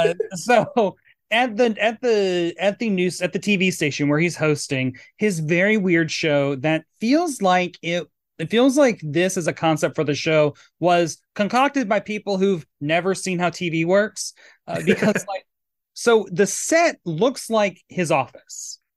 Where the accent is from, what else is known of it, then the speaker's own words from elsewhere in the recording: Tennessee, United States; I'm from Tennessee, so I assume anyone on Long Island's a Yankee liberal.